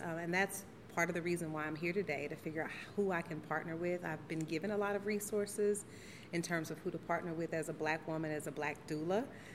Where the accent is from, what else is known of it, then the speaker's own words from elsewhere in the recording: St. Louis, Missouri, United States; now in Georgia, United States; Originally from St. Louis, Missouri. I've been here in Georgia since 2002.